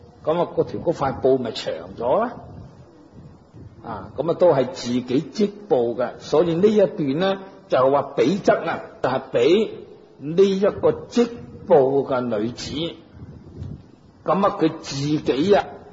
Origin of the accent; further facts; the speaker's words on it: Hong Kong; born there; 因为我个乡下近到香港咧就好近嘅啫，响深圳过啲就系噶啦。咁所以我虽然咧我本人就香港出世啊